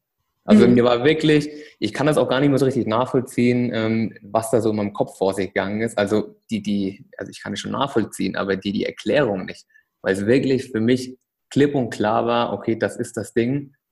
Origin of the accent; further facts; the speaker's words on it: Bad Kissingen, Bavaria, Germany; in Bad Kissingen, in meiner Heimatstadt